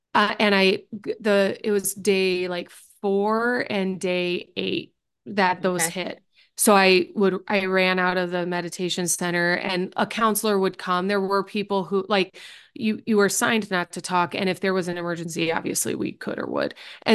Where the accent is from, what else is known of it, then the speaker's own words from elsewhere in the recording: Midwest, United States; moved away; when I moved away I'm from the Midwest, and when I moved away out west, I just wasn't in the same environment.